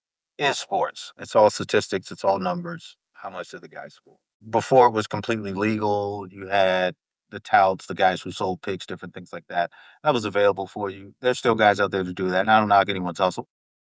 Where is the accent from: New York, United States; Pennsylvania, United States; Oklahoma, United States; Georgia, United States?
New York, United States; I'm from New York, so you're going to hear me use a lot of New York terminology and vernacular.